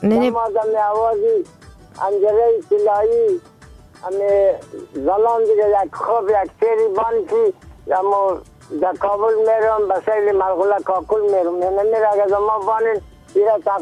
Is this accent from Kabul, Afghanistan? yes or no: no; Dasht-e Safid, Bamyan, Afghanistan; قریه ما دشت سفید، ولسوالی ما کامل، ولایت ما بامیان. یعنی خودم